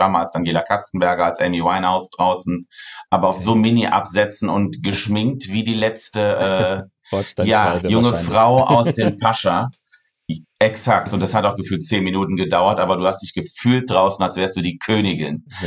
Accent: North Rhine-Westphalia, Germany; ich komme ja aus dem wunderschönen Köln und ich bin auch hier in der Nähe aufgewachsen. Ich bin leider keine gebürtige Kölnerin, aber auch schon aus einer Gegend, wo Karneval sehr, sehr groß geschrieben wird.

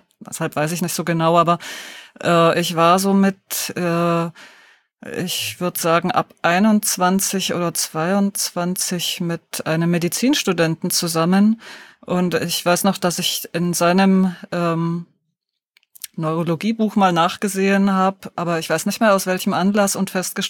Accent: Deggendorf, Bavaria, Germany; Na, in Niederbayern, in Deggendorf.

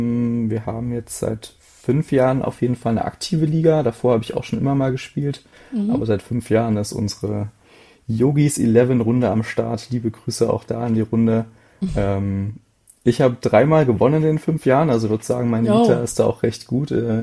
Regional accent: Leipzig, Saxony, Germany; ich bin geboren, aufgewachsen in Leipzig

